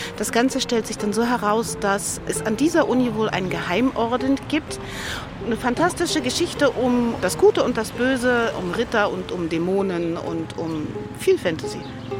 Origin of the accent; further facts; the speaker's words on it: Pfaffenhofen an der Ilm, Bavaria, Germany; Ich komme aus Pfaffenhofen an der Ilm.